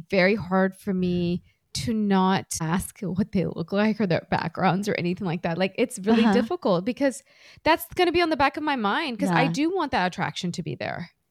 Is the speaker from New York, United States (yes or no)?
no; Chicago, Illinois, United States; born there; I'm an American born Indian girl. Born in Chicago, and you could not tell that I'm an Indian girl by my accent. I don't have an accent